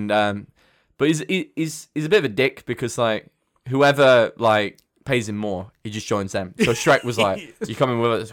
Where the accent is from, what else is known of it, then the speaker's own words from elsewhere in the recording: United Kingdom; I'm British, okay? My mom was traumatized.